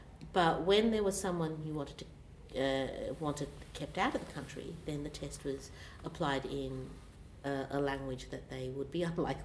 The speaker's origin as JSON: {"language": "English", "country": "Australia", "tie": "born or raised there", "said": "I was asked to give a speech for Australia Day in my hometown"}